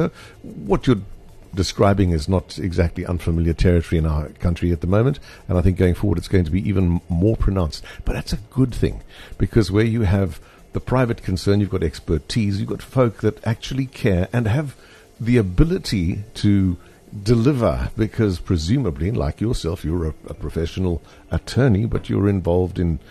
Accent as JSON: {"language": "English", "town": "Boksburg", "region": "Gauteng", "country": "South Africa", "tie": "born or raised there", "said": "I come from the big smoke. I grew up in Boksburg, Benoni, and for me, the smell of home is incredible pollution coming from all of those big mills."}